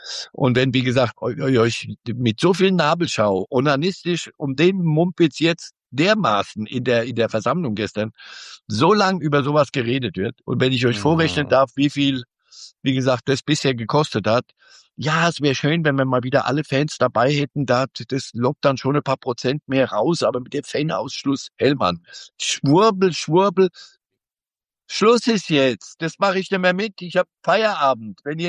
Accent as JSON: {"language": "German", "town": "Kaiserslautern", "region": "Rhineland-Palatinate", "country": "Germany", "tie": "born or raised there", "said": "ich bin in Kaiserslautern aufgewachsen, da ist der Club identitätsstiftend"}